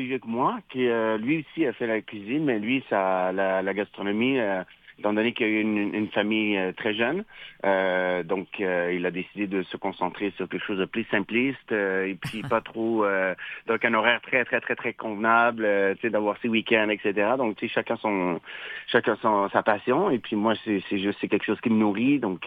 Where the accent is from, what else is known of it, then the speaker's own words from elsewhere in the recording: Sherbrooke, Quebec, Canada; mais moi, j'ai grandi à Sherbrooke.